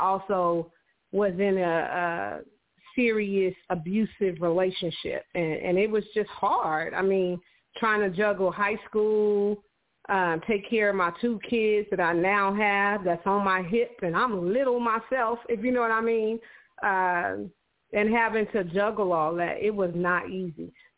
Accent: Watts, California, United States; we talk about the memories of growing up in Watts together.

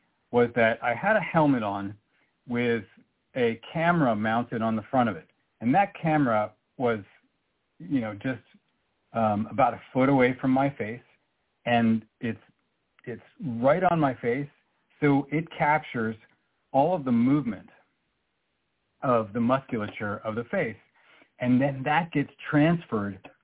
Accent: New York, United States; And this teenage boy in Arkansas in the Duck episode was so foreign to me as a New Yorker.

